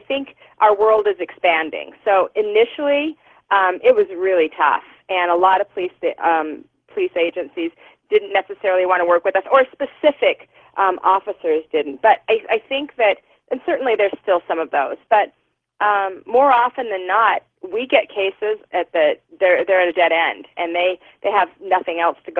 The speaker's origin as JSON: {"language": "English", "town": "Salt Lake City", "region": "Utah", "country": "United States", "tie": "born or raised there", "said": "growing up, I grew up in Salt Lake City, Utah in the 70s, and we didn't, there was nowhere to go."}